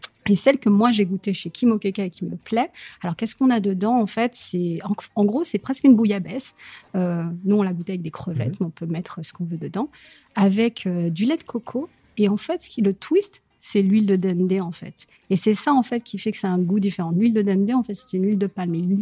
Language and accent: French; French Guiana, France; je suis antillo-guyanaise. Et nous, on a un plat typique chez nous en Guyane